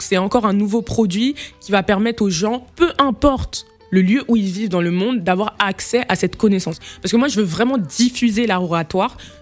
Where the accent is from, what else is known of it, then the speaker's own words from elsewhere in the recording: Île-de-France, France; Alors, je suis née à Neuilly-sur-Seine, dans un petit hôpital de Neuilly, dans l'hôpital de Neuilly.